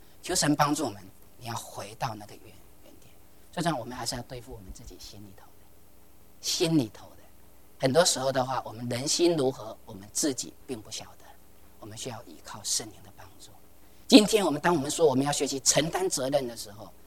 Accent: China; 我们中国人，我这方面稍微好一点，我们都是什么量入为出，对不对？

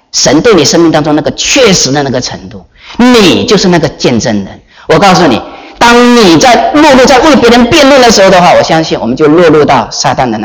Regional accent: China; 我们中国人，我们真的要勇敢的起来

